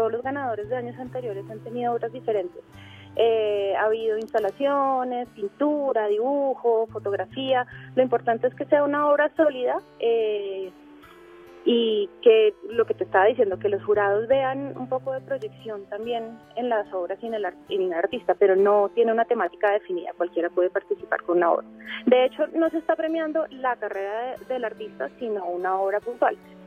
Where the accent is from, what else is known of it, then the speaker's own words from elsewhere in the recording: Colombia; somos buenos colombianos